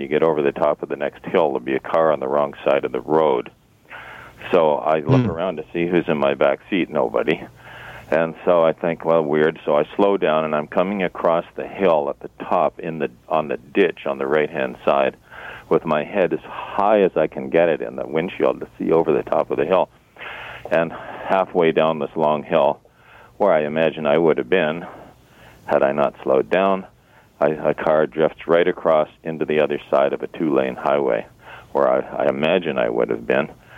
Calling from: Toronto, Ontario, Canada

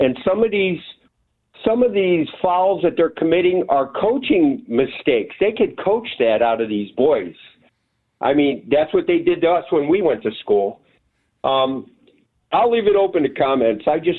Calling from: Rootstown, Ohio, United States; Brookstown.

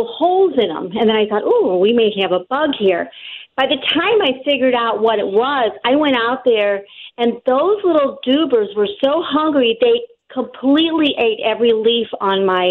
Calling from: Collinsville, United States; Hi, I'm from Collinsville.

